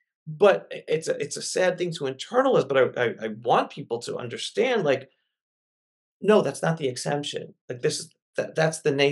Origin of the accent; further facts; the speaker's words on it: New York City, New York, United States; Because at least I grew up in New York, the 70s, 80s, even the 90s, very little anti-Semitism, right?